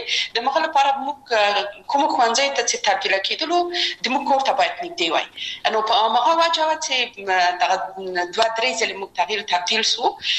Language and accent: Pashto; Kabul, Afghanistan; زه اصلا د میدان وردګ ولایت یم او په کابل کې بیا زیږیدلې یم. په کابل کې زیږیدلې یم، په کابل کې لوی شوم، په کابل کې مې درسونه وویل او ټول کارونه فعالیتونه مې په کابل کې و.